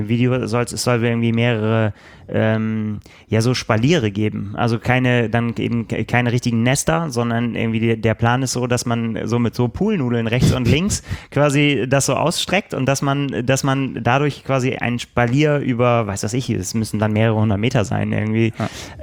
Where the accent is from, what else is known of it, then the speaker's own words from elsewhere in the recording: Bremen, Germany; Ich bin Bremer